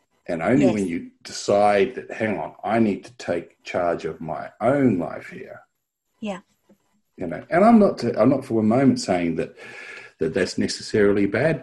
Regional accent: New Zealand; I was born in New Zealand, and this is was a very big rock.

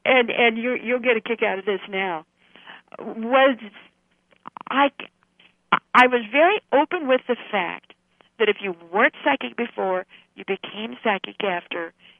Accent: Idaho, United States; You know, I was, well, heaven's sake, I was from Idaho.

